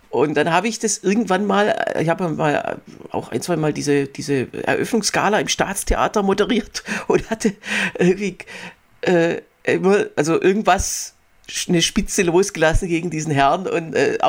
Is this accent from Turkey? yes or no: no; West Germany, Germany; gerade ich als Wessi, der dann so ahnungslos durch die Stadt geht